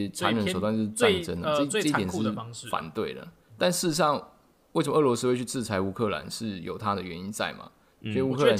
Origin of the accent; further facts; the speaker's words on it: Taiwan; 所以那个新闻媒体一直在洗我们台湾人的那个观点